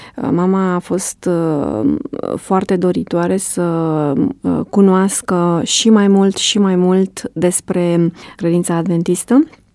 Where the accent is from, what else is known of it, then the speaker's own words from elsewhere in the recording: Tecuci, Galați County, Romania; M-am născut într-un oraș de provincie, Tecuci, județul Galați. A fost și este o bucurie de fiecare dată când ajung acasă să-mi amintesc de anii copilăriei.